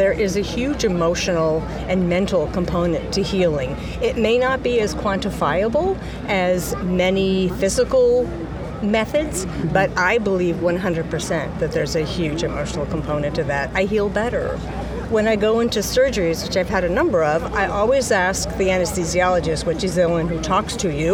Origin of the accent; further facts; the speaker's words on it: Portland, Oregon, United States; I'm from Portland, Oregon.